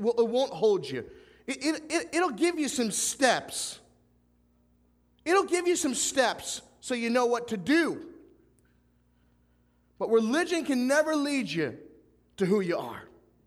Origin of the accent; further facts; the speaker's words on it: Chalfont, Pennsylvania, United States; I grew up in Pennsylvania, so it's so good to be back here in southeastern Pennsylvania. I had the privilege of growing up in a little small town called Chalfont, Pennsylvania, in Bucks County.